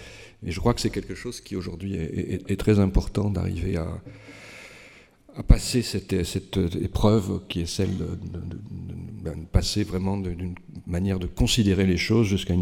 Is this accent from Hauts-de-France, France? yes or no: no; Paris, Île-de-France, France; parce que moi je suis parisien